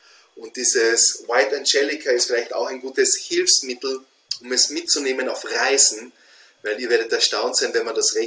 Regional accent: Austria

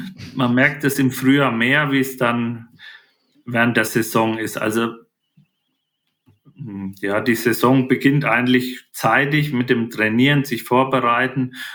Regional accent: Germany; ich bin im Spessart aufgewachsen, am Fluss Main in der Mitte Deutschland

